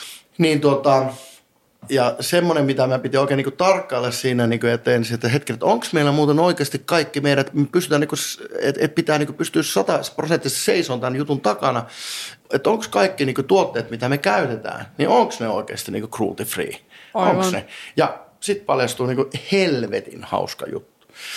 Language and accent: Finnish; Rovaniemi, Lapland, Finland; kun Lappi on Lappi, Rovaniemi on Rovaniemi ja minä olen rovaniemeläinen ja me olemme Suomessa